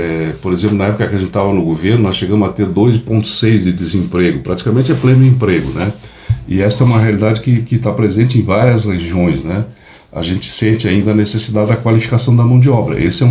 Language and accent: Portuguese; Lages, Santa Catarina, Brazil; eu sou de Lages, eu moro em Lages.